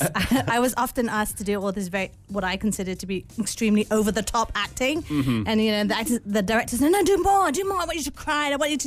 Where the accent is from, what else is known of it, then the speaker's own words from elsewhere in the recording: England, United Kingdom; also born or lived in Malaysia; my mum is Malaysian. My mum's Malay. My dad's English. I was born in England, but I did grow up some of my childhood in Malaysia.